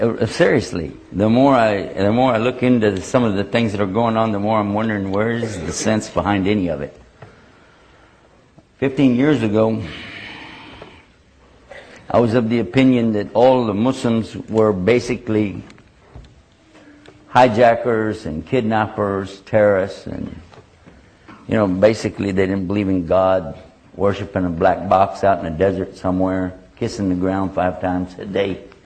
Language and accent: English; Texas, United States; accent: Texan; Although I have to simultaneously translate from my native language of Texan.